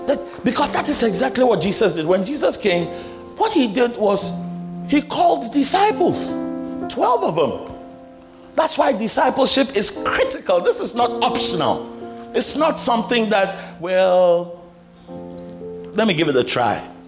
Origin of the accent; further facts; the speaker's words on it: Ghana; Now, I'm Ghanaian. You know, I'm African.